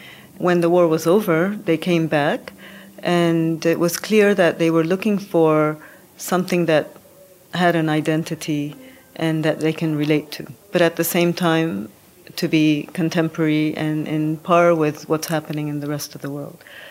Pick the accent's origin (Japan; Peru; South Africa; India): Japan; also born or lived in United States / London; now in Beirut, Lebanon; Although I'm Lebanese, I grew up in Japan. I studied in the United States at the Rhode Island School of Design, and I moved to London to start my first design work. 12 years ago, I moved to Beirut